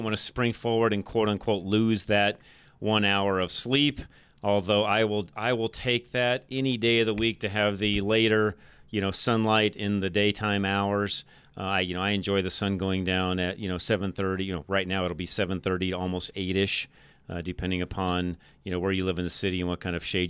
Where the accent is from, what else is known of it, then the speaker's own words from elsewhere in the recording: Boulder, Colorado, United States; especially growing up in Boulder.